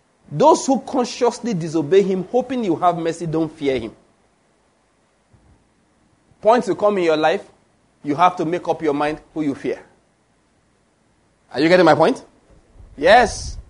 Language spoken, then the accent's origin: English; Nigeria; I'm a Nigerian of today, and I'm a member of the Nigerian Customs Service.